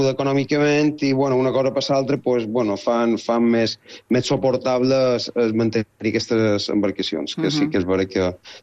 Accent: Palma, Balearic Islands, Spain; me ve en el cap pues, tota la meva infància a Calagamba

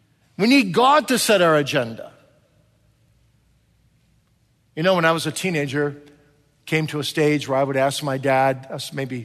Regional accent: Kalamazoo, Michigan, United States; there was an old man from my hometown of Kalamazoo, the church I grew up in, Kalamazoo, Michigan, who died.

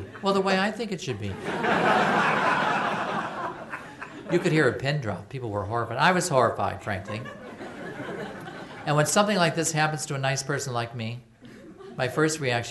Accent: California, United States; I'm from California, blah, blah, blah.

